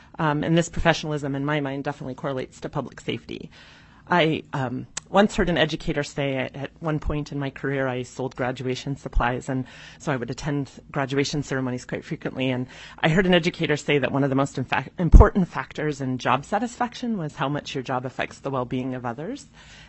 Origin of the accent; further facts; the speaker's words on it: Fairbanks, Alaska, United States; now in Juneau, United States; I am a fourth-generation Alaskan, born and raised in Fairbanks. My family, we actually relocated to Juneau in 2016